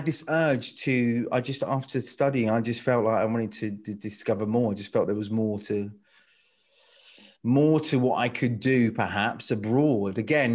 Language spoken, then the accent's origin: English; Watford, East of England, United Kingdom; born there; moved away as an adult; my father's from a Londoner. My mother was French Maltese, and I was born in Watford.